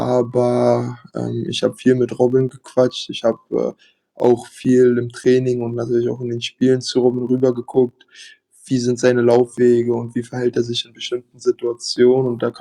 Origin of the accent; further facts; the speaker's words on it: Berlin, Germany; Ich komme aus Berlin